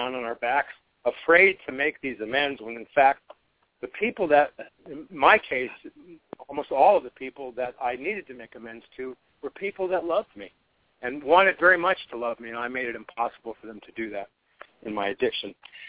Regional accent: Canton, Ohio, United States; I'm from Canton, Akron area in Ohio.

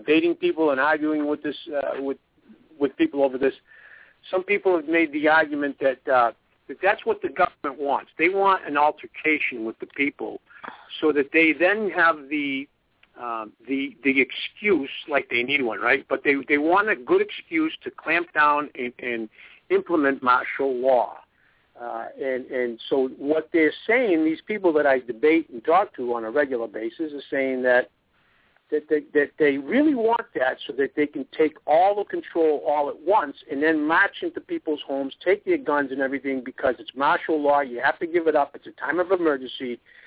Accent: United States; because I'm an American and I want nothing but the best.

